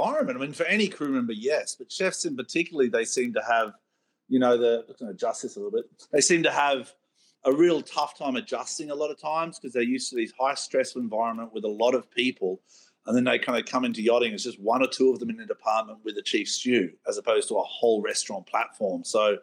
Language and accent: English; Byron Bay, New South Wales, Australia; I came from, if you remember, I came from Byron Bay from a restaurant family, so father, two brothers.